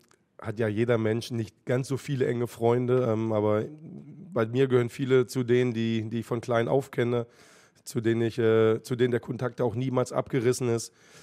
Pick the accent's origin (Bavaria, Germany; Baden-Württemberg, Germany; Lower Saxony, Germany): Lower Saxony, Germany; Hannover; also born or lived in Langenhagen; Aber ja, ich bin Hannoveraner Junge. Ich bin zwar in Langenhagen geboren, aber habe immer in Hannover gelebt. Meine Familie wohnt auch heute noch im Zentrum.